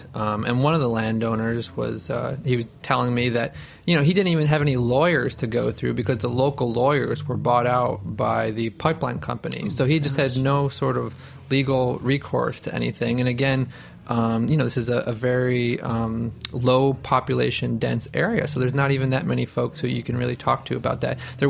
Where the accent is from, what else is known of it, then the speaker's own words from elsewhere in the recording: Niagara Falls, New York, United States; I grew up in Niagara Falls, New York, just about 4 miles away from the ghost town of Love Canal